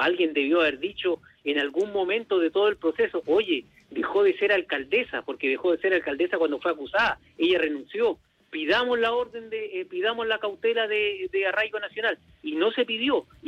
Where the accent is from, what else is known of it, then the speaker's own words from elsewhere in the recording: Antofagasta, Chile; No, yo soy antofagastino, yo nací aquí, crecí acá, mis padres me criaron acá, me eduqué aquí, formé mi familia, me he titulado de tecnólogo médico y abogado acá en Antofagasta. Amo esta ciudad, mis huesos van a terminar aquí.